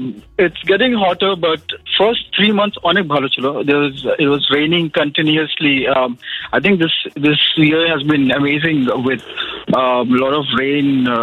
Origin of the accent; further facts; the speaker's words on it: Dubai, United Arab Emirates; because I grew up in Dubai, it has always been the mela in Dubai itself.